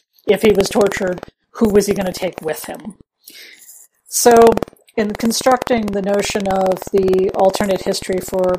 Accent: New York City, New York, United States; because I'm from New York City originally, and we used to go to Shakespeare in the Park when I was a kid.

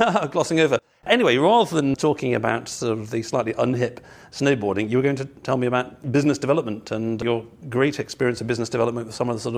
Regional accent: England, United Kingdom; I've been focusing recently on sort of how it's actually quite hard being English these days and how it doesn't really exist.

